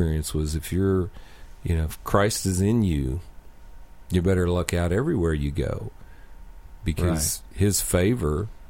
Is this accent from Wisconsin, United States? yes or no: no; Kansas City, Missouri, United States; I'm from Kansas City, and that's like, you know, world-famous barbecue.